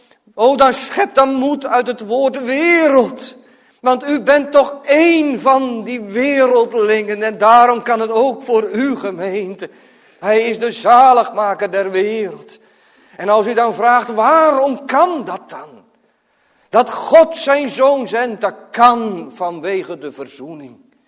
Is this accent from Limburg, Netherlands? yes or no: no; Urk, Flevoland, Netherlands; Ik kom van Urk, dat weet u wel.